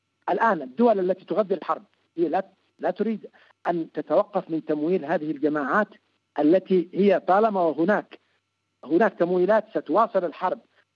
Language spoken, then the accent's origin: Arabic; Yemen; نحن شعب يمني يحاول أن يحافظ على اليمن